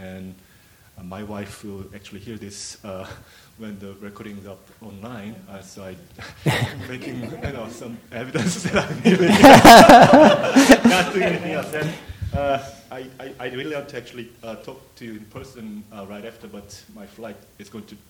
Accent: Wisconsin, United States; I'm from Wisconsin.

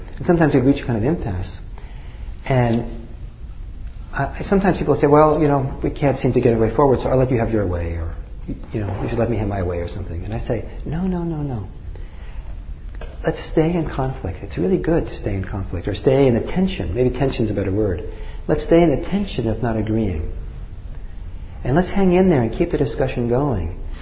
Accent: Norway; English is a second language; I'm from Norway originally, and when I was back in Norway

